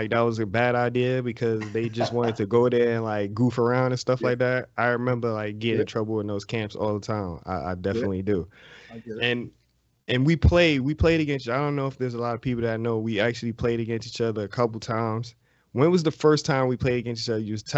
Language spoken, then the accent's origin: English; New York, United States; So, yeah, the same here with me growing up in New York, just going to the parks and playing.